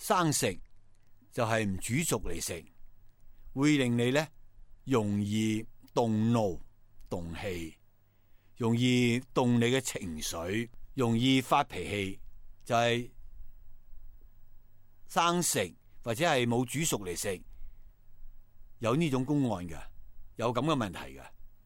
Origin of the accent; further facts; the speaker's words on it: China; 那蚵蚁呢我们中国人好像未见过